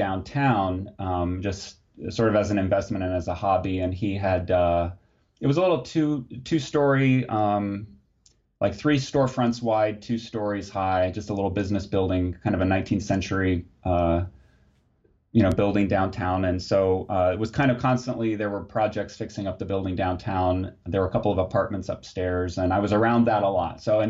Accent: Muncie, Indiana, United States; So I grew up in Muncie

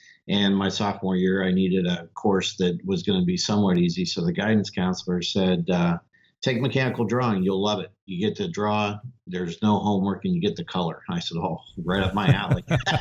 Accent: Ohio, United States; And then I got a two-year degree in architectural and structural drafting technology near my hometown, Northeast Ohio. Went to Ohio State.

